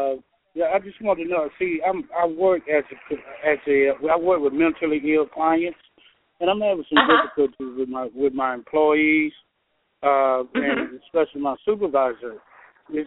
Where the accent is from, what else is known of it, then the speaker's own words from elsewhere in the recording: Georgia, United States; I did apply for a coaching job here in Georgia